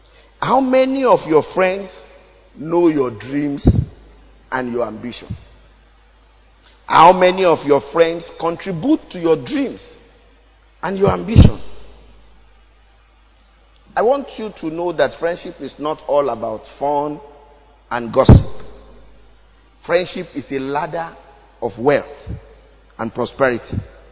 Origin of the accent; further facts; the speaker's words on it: Ilesa, Osun, Nigeria; He's from Ekiti. I'm from Elisha.